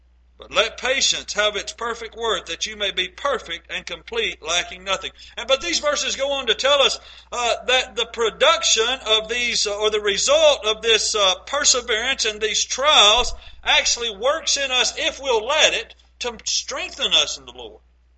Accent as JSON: {"language": "English", "town": "Savannah", "region": "Tennessee", "country": "United States", "tie": "born or raised there", "said": "When I was growing up in Savannah, Tennessee"}